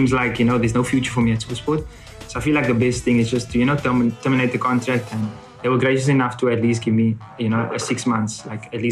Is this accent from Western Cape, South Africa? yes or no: yes; Cape Town, Western Cape, South Africa; because I'm from Cape Town.